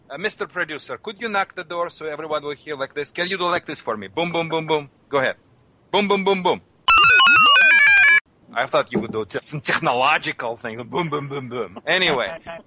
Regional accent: Russia; English is a second language; I'm from Russia. Yeah, it's a huge country.

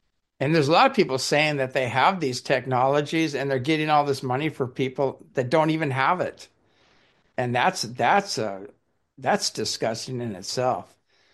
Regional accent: Ireland; I am Irish, but I'm saying farce for a reason.

